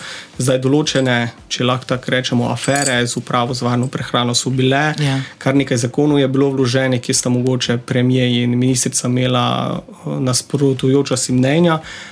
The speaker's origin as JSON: {"language": "Slovenian", "town": "Kuzma", "region": "Mura", "country": "Slovenia", "said": "jaz prihajam z Goričkega, majhna občina, obmejna, Tromeja, Madžarska, Avstrija, občina Kuzma."}